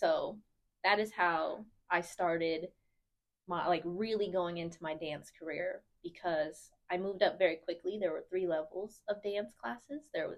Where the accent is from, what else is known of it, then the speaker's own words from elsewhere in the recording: Las Vegas, Nevada, United States; And I'm from Las Vegas, so growing up there were some like that.